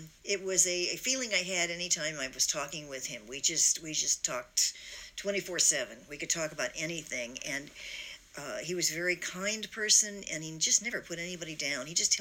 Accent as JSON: {"language": "English", "town": "Pasadena", "region": "California", "country": "United States", "tie": "born there", "said": "Okay, I was born in Pasadena, California. And we spent a lot of time in Pasadena and Alhambra around there because of family."}